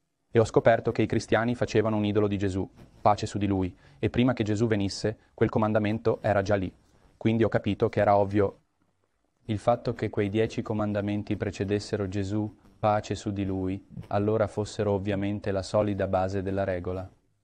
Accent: Milton, Ontario, Canada; Sono cresciuto a Milton, Ontario, che chiamiamo una città da redneck, circa 31.000 persone. Era quasi tutta gente bianca, poche minoranze vivevano a Milton. Sono cresciuto in una famiglia cristiana

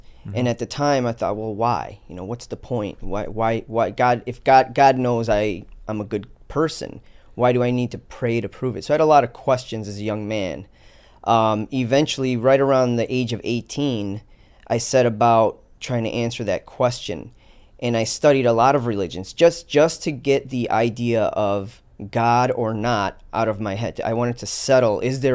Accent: Chicago, Illinois, United States; In Chicago, I grew up in the North Side here, and I was run around here acting a fool.

